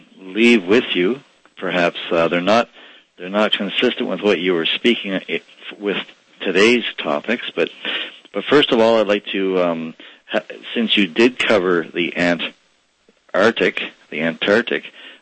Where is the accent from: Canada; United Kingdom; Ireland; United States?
Canada; I'm a Canadian, Toronto is in Ontario, Canada.